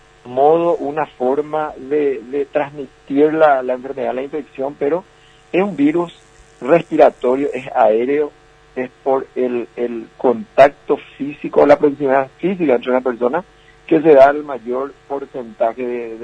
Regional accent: Paraguay; como los paraguayos nos caracterizamos por ser cariñosos

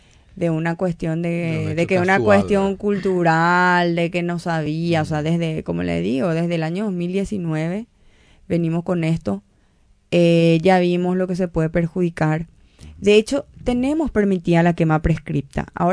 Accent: Itapúa, Paraguay; yo conste que soy de Itapúa, ¿verdad? Yo soy de Itapúa, que es una zona húmeda

